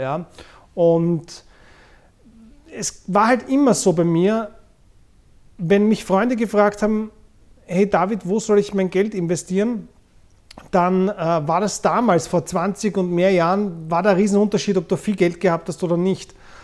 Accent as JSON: {"language": "German", "region": "Vienna", "country": "Austria", "tie": "born or raised there", "said": "ich bin jetzt 44, bin in Wien geboren und aufgewachsen"}